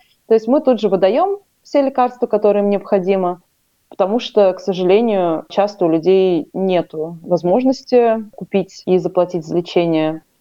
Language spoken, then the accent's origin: Russian; Ufa, Bashkortostan, Russia; Это были я и Карина Башарова, мы обе из Уфы.